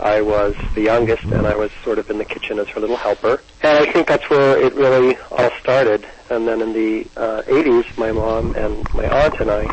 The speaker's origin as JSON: {"language": "English", "town": "Washington", "region": "District of Columbia", "country": "United States", "tie": "born or raised there", "said": "I'm the youngest of four boys. I was born and raised in Washington, D.C."}